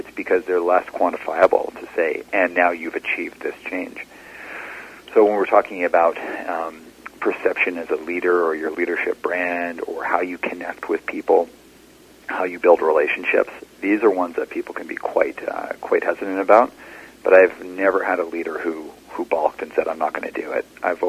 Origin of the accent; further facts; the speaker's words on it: Alberta, Canada; So I grew up in Alberta as a skateboarder.